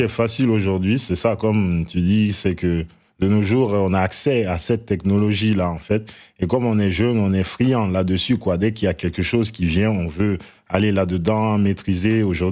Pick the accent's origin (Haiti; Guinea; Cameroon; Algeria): Guinea; Enfin, on est Guinéen, quoi. On a dit non à